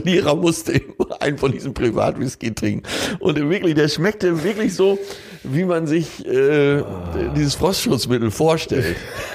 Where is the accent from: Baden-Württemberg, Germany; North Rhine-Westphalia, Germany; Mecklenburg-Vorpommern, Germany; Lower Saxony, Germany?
North Rhine-Westphalia, Germany; Wir kommen ja weiter aus dem Ruhrgebiet